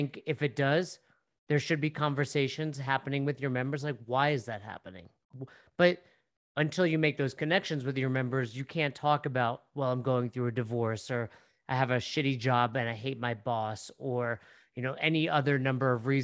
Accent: Northeast, United States; Like, you're just from the South, and we're from the Northeast, and MDV's on, like, we have an accent, right?

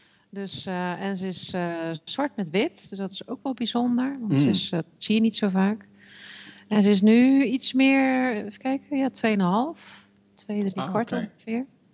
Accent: Netherlands; nu weet ik ook wel dat wij als Nederlanders ook wel anders met onze huisdieren omgaan dan over het algemeen de Fransen.

